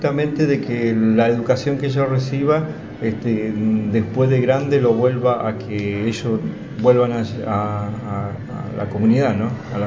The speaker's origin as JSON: {"language": "Spanish", "town": "Cusamen", "region": "Chubut", "country": "Argentina", "tie": "born there", "said": "soy nacido en Cusamen, que es mi descendencia territorial, y mi descendencia sanguínea es"}